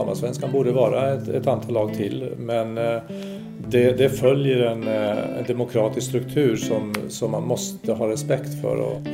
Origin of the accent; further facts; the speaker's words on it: Spain; now in Sweden; Jag är ju uppvuxen i Spanien